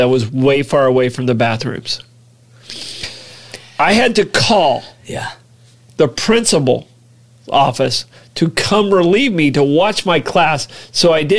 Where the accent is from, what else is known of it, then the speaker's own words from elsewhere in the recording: DeLand, Florida, United States; I still have a place in DeLand. My hometown, I love DeLand. My second home. St. Augustine's my love.